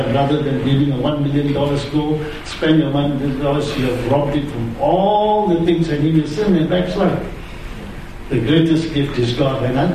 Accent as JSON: {"language": "English", "town": "Taiping", "region": "Perak", "country": "Malaysia", "said": "I remember I came from Taiping, that is a Maxwell Hill, 12 miles up."}